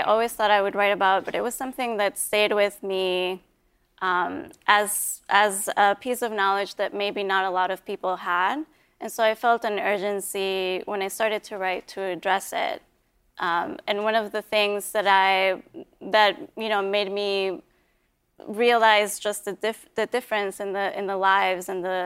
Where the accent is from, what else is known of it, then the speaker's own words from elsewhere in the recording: Colombia; I grew up in Colombia, and I was very lucky to be in a family where my parents came from.